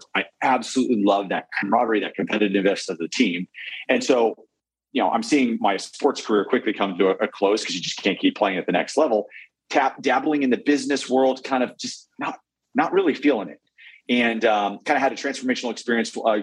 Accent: Arizona, United States; So I grew up in Arizona. Dad was a high school teacher. Mom was a flight attendant.

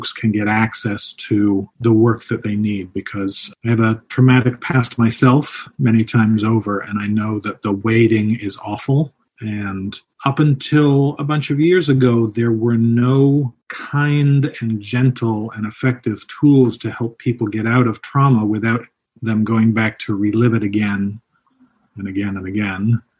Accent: Toronto, Ontario, Canada; also born or lived in England; I'm from England, grew up in Toronto. So I was living as a very broke dancer in Toronto

